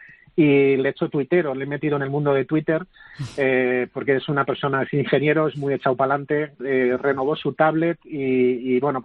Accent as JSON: {"language": "Spanish", "town": "Pamplona", "region": "Navarre", "country": "Spain", "moved": "yes", "lives_now": "Madrid, Spain", "said": "Yo soy de Pamplona, pero llevo 24 años en esta maravillosa ciudad."}